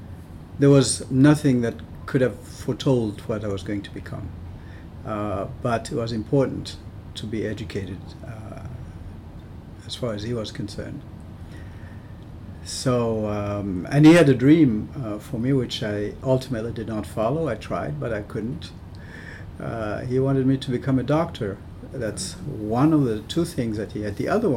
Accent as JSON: {"language": "English", "country": "Burundi", "tie": "born or raised there", "also_born_or_lived": "Uvira, Congo", "said": "Though I was born in Congo, in Uvira, in the city of Uvira, when I became conscious of things, we were in Burundi, we were living in Burundi, and my family lived there for quite some time."}